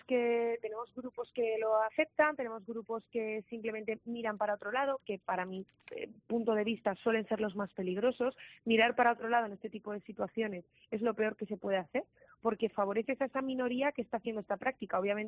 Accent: Valencian Community, Spain; Sí, se puede hacer algo como valencianos

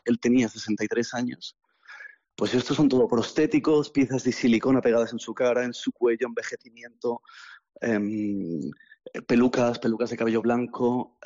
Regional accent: Barcelona, Catalonia, Spain; moved away as an adult; now in London, United Kingdom; Yo soy de Barcelona, soy aquí español de Barcelona. Decidí irme a Londres ya no tan joven. Pensé que era como mi último tren, tenía 30 años.

